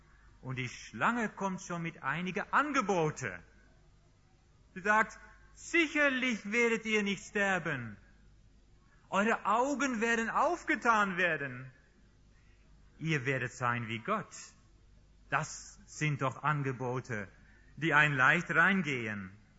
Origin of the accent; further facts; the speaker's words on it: Netherlands; German is a second language; moved away; also born or lived in Swabia; Ich bin Holländer. Sind das Holländer, oder? Wir haben aber 2,5 Jahre in Schwabenland gewohnt. Ich spreche aber kein Schwäbisch, aber genügend Deutsch, glaube ich, um verständlich reden zu können.